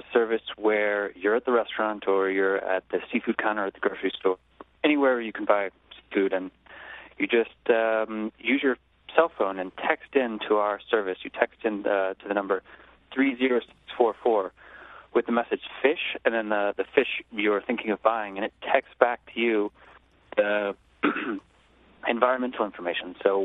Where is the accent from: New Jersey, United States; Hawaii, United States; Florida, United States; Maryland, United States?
Maryland, United States; The Eastern Shore of Maryland.